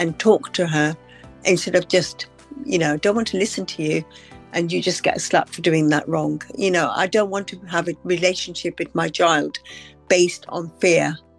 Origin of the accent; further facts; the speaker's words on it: Uganda; I was brought up in Uganda.